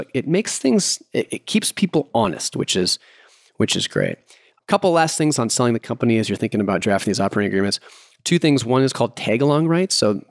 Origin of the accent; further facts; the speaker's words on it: United States; I'm not as familiar with them, not, you know, being an American